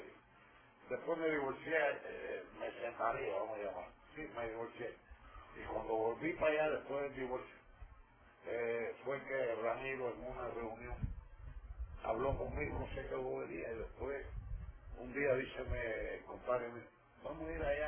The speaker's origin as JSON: {"language": "Spanish", "country": "Cuba", "said": "yo soy cubano algunas veces, no todas las veces."}